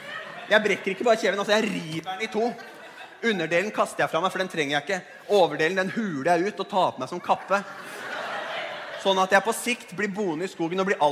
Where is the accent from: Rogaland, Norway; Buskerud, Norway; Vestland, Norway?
Buskerud, Norway; Geilo; Flå, som i Hallingdal, ikke så langt fra Geilo, der jeg kommer fra.